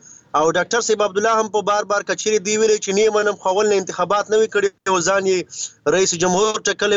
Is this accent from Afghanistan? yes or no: no; Khyber Pakhtunkhwa, Pakistan; نه، موږ مستقل د جنوبي وزیرستان یو کنه